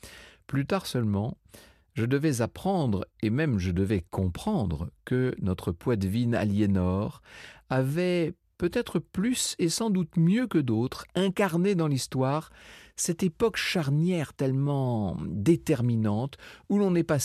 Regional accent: Poitiers, Nouvelle-Aquitaine, France; Vous savez peut-être que j'ai passé mon enfance à Poitiers, où se trouve l'une des plus belles salles d'architecture civile des 12e, 13e siècles.

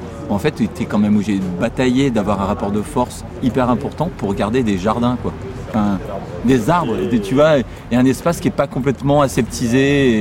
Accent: Grenoble, Auvergne-Rhône-Alpes, France; Moi, je suis grenoblois, du coup, c'est facile.

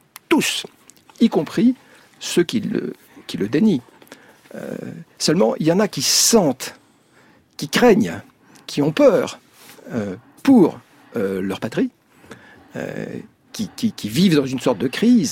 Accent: Bar-le-Duc, Grand Est, France; Je suis de Bar-le-Duc.

